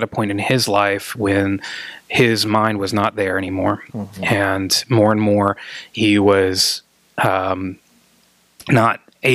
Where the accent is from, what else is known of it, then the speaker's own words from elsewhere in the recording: Georgia, United States; I'm originally from Georgia.